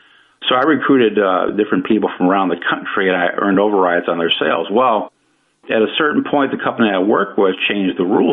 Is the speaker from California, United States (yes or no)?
no; Michigan, United States; I live in Michigan, by the way. I'm from Michigan.